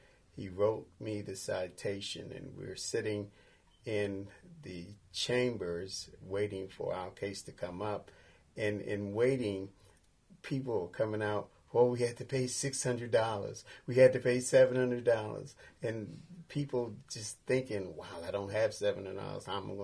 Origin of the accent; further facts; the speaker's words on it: Washington, District of Columbia, United States; And I'm from Washington, D.C. And usually you get something in the mail that tells you that your tag is about to expire.